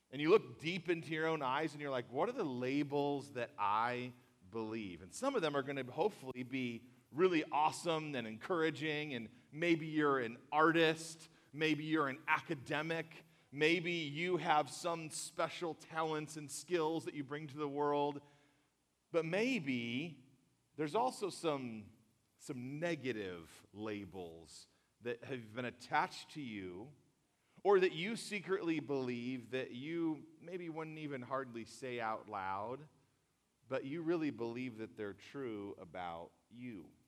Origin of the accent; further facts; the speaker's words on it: California, United States; Last night I told you I was from California.